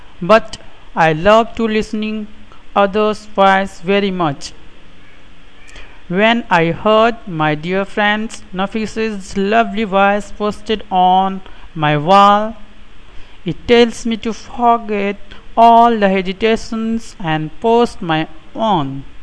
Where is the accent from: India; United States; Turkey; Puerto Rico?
India; Jharkhand; English is a second language; now in Kolkata, India; I am from India, and at present here I am staying in Kolkata with my father for my study. And my hometown is in Jharkhand. I am 19 years old